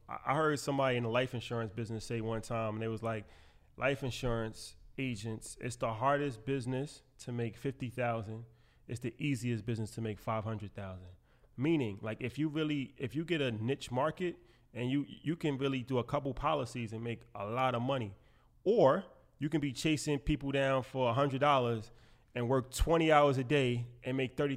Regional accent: New York, United States; So I was saying off camera, like, you know, we're from New York

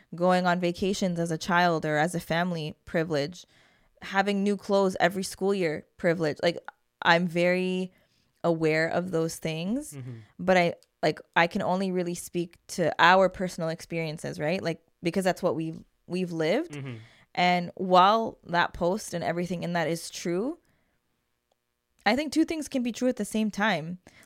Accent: Canada; I was born and raised in Canada

